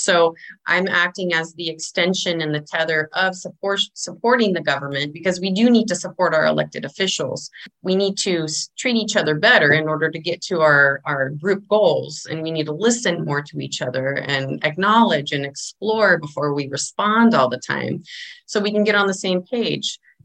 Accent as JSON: {"language": "English", "town": "Ramona", "region": "California", "country": "United States", "said": "So I'm from Ramona. That's where the roots of my family are."}